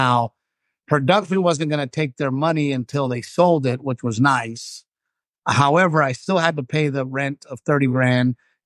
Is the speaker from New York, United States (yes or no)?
no; Corpus Christi, Texas, United States; people in Corpus Christi think I'm famous and they see the special, then I will always sell tickets in my hometown.